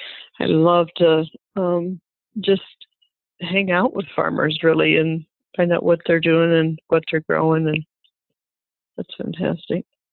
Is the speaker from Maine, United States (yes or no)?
no; Michigan, United States; I am actually from Michigan. Lovely. I'm from a very rural, or used to be rural, community in between Detroit and Chicago. So out on a farm I was raised.